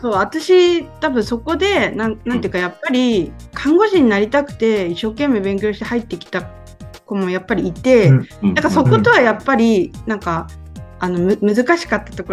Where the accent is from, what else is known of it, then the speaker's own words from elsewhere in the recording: Ibaraki, Japan; 私、地元が茨城 県の、まあ、ちょっと田舎の市なんですけど、